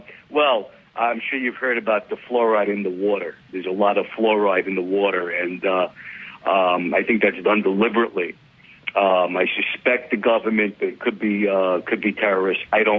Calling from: Brooklyn, New York, United States; Flatbush, Brooklyn.

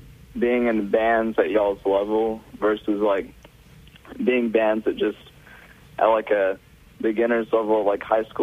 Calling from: San Marcos, Texas, United States; I'm calling from San Marcos, Texas.

